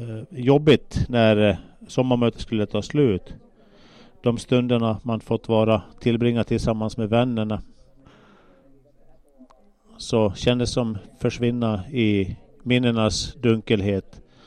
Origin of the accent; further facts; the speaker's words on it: Äänekoski, Central Finland, Finland; så ordnar vi nästa sommarmöten där i min hemtrakt i Äänekoski